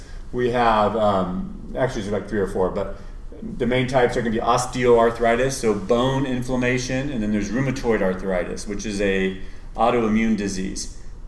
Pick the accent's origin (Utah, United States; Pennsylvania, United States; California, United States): California, United States; Went to Ohio State for medical school, although I'm from Southern California.